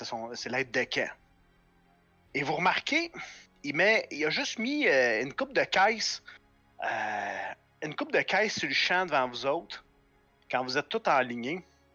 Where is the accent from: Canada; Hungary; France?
Canada; Trois-Rivières, Quebec; Fier de venir de Trois-Rivières.